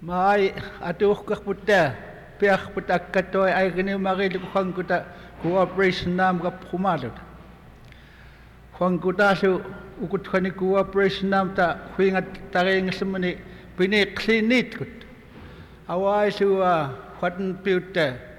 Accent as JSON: {"language": "English", "town": "Twin Hills", "region": "Alaska", "country": "United States", "said": "from Twin Hills. I'm from Kikan Khangai to Tagama."}